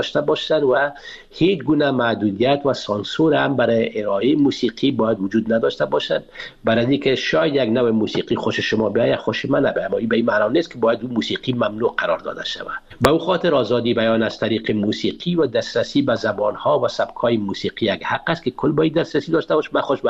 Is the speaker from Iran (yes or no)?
no; Afghanistan; من اولین افغان هستم که تا سطح دکترا آموزش دیدم در رشته موسیقی.